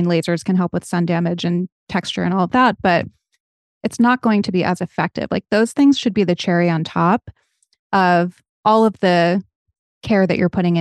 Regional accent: New England, United States; I'm from New England, where in the early 2000s, it was trendy to be as tan as humanly possible.

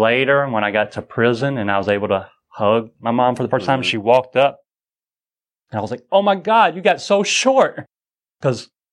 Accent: United States; I'm a Christian, I'm raised a Baptist, and I'm an American

